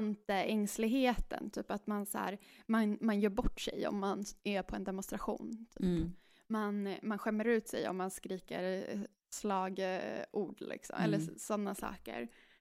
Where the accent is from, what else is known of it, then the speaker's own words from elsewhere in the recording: Stockholm, Stockholm County, Sweden; Och jag är från Stockholm.